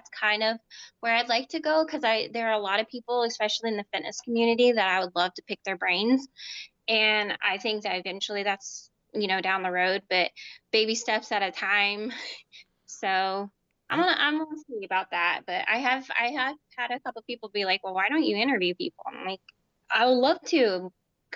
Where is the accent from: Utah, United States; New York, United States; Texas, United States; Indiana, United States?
Indiana, United States; I grew up in Indiana. I am from a, it's bigger now, but when I grew up, the town was very small, in a bunch of cornfields surrounded, very big factory type community.